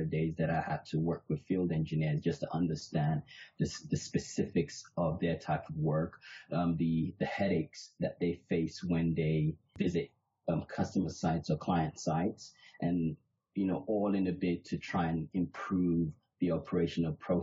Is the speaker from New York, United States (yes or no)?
yes; New York, United States; also born or lived in Nigeria; I'm originally from Nigeria, so born in Nigeria, but grew up in New York. And then went back to Nigeria, did my university